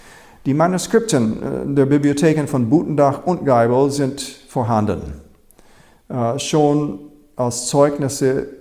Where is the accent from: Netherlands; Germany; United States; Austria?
United States; Als Amerikaner habe ich zwei Werke von dem Revolutionär Thomas Paine gefunden, ins Deutsch übersetzt.